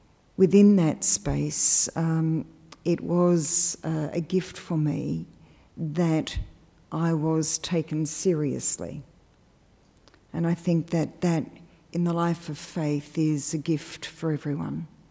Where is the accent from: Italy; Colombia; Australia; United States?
Australia; Melbourne, Victoria; So I'm an Australian-born woman. I grew up in Melbourne. I was the youngest of three children.